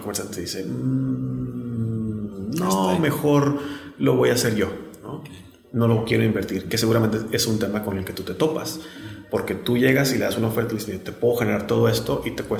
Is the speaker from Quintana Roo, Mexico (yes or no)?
no; Tijuana, Baja California, Mexico; yo soy tijuanense.